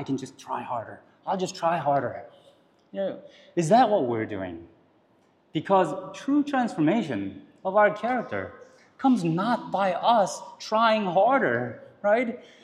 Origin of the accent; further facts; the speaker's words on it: South Korea; You know, I'm Korean, and I grew up in the Korean church.